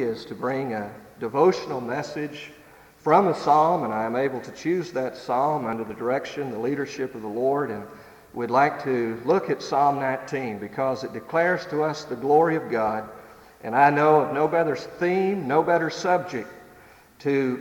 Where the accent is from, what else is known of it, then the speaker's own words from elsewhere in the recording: Tennessee, United States; I am from Tennessee originally, and it's not that I just don't like Alabama and their football team.